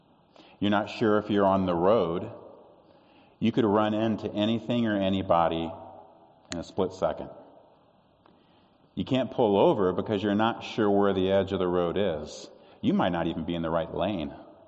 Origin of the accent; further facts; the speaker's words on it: Midwest, United States; And I was like, okay, I'm from the Midwest. How bad can this really be?